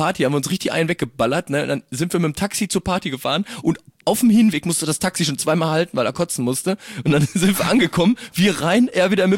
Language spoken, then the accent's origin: German; Duisburg, North Rhine-Westphalia, Germany; Oder bei uns in Duisburg, bei uns in Duisburg ist so um die Ecke. Ruhrpott, da sagt man immer bei uns.